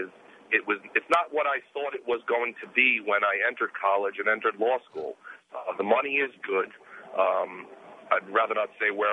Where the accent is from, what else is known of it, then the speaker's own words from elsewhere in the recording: New York, United States; graduated from a law school in New York. I was born and raised in New York.